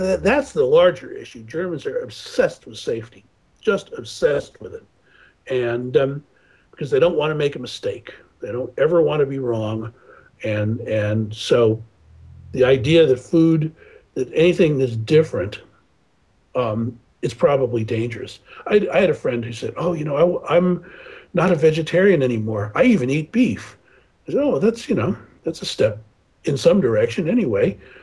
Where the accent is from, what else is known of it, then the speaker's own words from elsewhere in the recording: United States; when people know I'm an American, they'll bring a bottle of ketchup to the table.